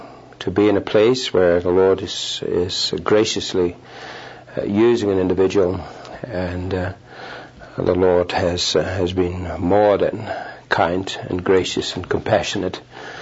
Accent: Netherlands; English is a second language; now in Australia; I am a Dutchman. I was born in the Netherlands. Did not know English until I was 17. Immigrated with my parents from the Netherlands to Australia, and I am a naturalized Australian.

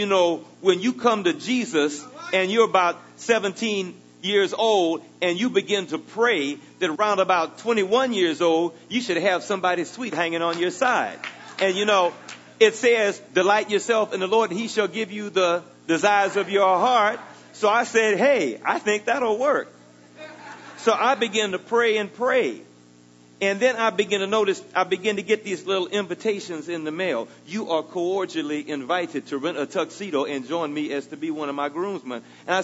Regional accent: Houston, Texas, United States; also born or lived in Russia; I had the privilege of living in Russia. It's cold. I'm from Texas. I'm from Third Ward, Houston.

